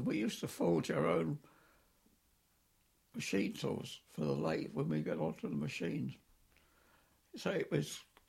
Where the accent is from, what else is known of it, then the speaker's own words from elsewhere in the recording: Rochester, South East England, United Kingdom; born there; I was born on March the 26th, 1920 in Rochester, Kent.